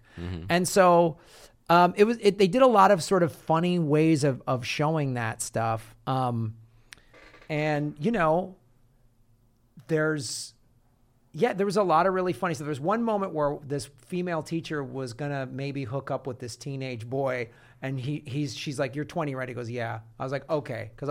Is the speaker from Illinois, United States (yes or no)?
yes; Evanston, Illinois, United States; I grew up in the North Shore. I went to high school in Evanston